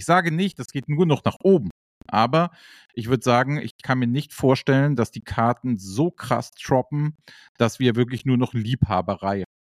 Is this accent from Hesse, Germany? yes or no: no; Hamburg, Germany; und ich bin ja Hamburger, deswegen habe ich gesagt, ey, wir fahren rüber